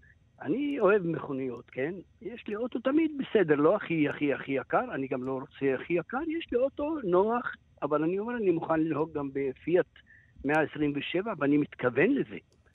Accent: Palestine; אני פלסטיני.

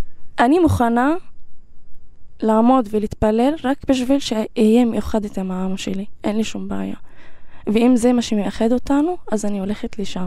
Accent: Umm al-Fahm, Haifa District, Israel; אני מאום אל-פחם, אז רוב הסביבה שלי כן חושבת כמוני

